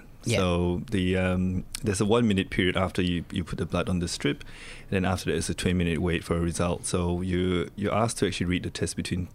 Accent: Malaysia; moved away as an adult; now in Australia; I came from Malaysia when I was 18. I came here to study and I've stayed on ever since because I love it so much here. I've mainly been in general practice in Melbourne and in Gippsland, Victoria

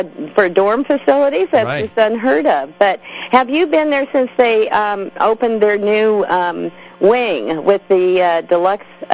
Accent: Sacramento, California, United States; And dragged him to my hometown in Sacramento, and that's where we brought Scuba World.

